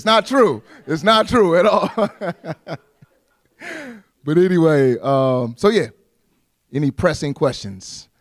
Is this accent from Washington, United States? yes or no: no; St. Louis, Missouri, United States; It's called the Extra Nos Fest in St. Louis, my hometown.